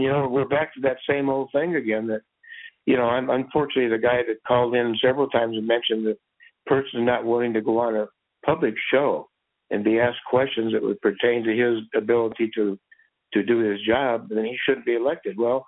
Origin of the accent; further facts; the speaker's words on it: Illinois, United States; moved away as an adult; I'm from Illinois. I'm an outsider who's been here 14 years.